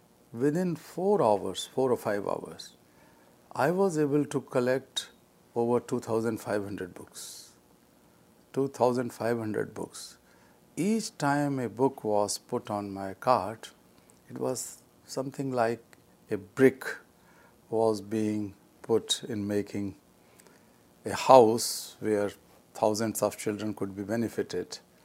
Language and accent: English; India; I am an anti-child labor, anti-child slavery activist, education activist, and I come from India.